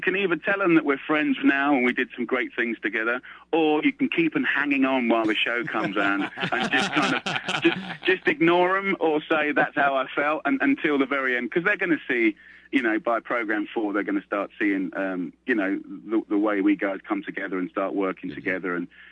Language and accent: English; England, United Kingdom; I come from England, so we're not used to having a premiere of a premiere.